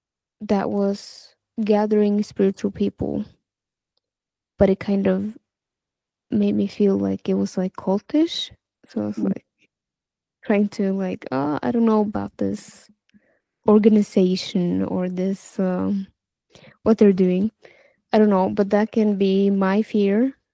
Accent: Norway; It was in my hometown. In Norway.

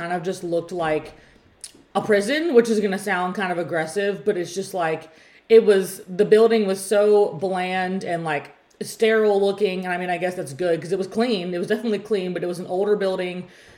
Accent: Memphis, Tennessee, United States; But we're also from Memphis, where like anytime you go into a hospital, there's like 8 different parking lots and parking garages and breezeways to walk through and entrances and all that stuff.

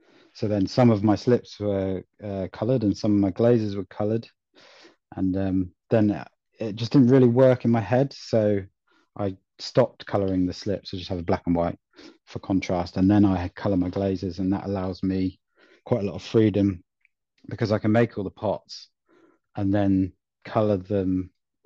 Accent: South West England, United Kingdom; I'm from North Devon

